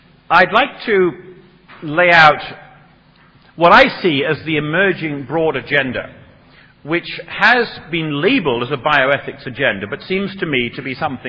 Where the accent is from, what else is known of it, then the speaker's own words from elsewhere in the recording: Edinburgh, Scotland, United Kingdom; to my hometown of Edinburgh